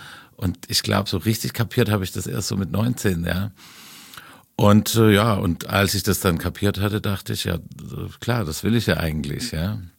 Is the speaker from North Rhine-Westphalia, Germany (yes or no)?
no; Baden-Württemberg, Germany; für mich vom aus dem Dorf in Schwaben.